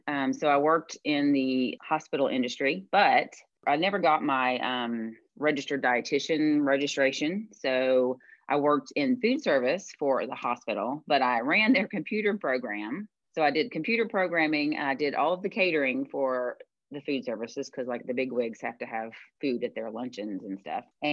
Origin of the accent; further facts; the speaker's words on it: Tennessee, United States; still where I worked in Nashville. And then we didn't leave that area until 2011. So I never left my hometown until we went to the War College in Rhode Island.